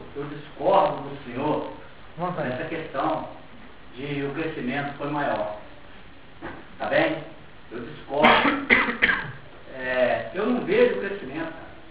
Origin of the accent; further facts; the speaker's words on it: Rio de Janeiro, Brazil; now in Minas Gerais, Brazil; porque eu sou carioca, eu nasci na grande Rio de Janeiro, sou natural do Rio de Janeiro, entendeu? Então eu vim para Minas